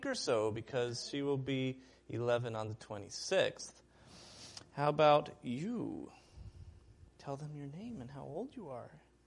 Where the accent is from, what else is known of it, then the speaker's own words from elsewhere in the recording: Peru; now in United States; while I was growing up in Peru